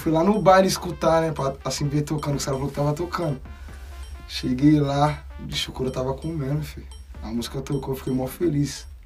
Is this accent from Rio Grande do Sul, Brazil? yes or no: no; Diadema, São Paulo, Brazil; now in Arujá, Brazil; Vim lá de São Bernardo, de Diadema. Tudo começou lá. Rimando na escola e nos becos. Aí de lá, fui parar em Arujá.